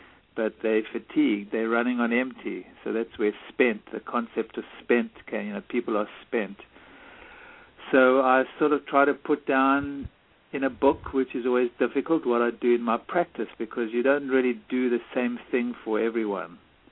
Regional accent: South Africa; growing up in South Africa as a white South African under apartheid

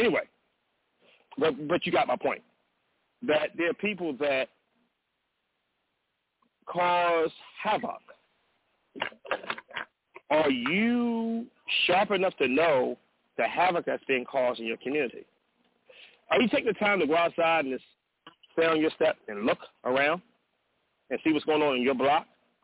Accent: Compton, California, United States; I grew up in Los Angeles, California, in the city of Compton, of Los Angeles County.

